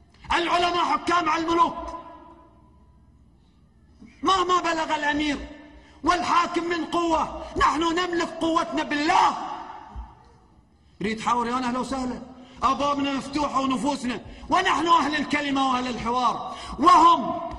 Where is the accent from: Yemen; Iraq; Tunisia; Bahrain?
Bahrain; شنو آل سعود قاعد يقتلون عندنا في البحرين؟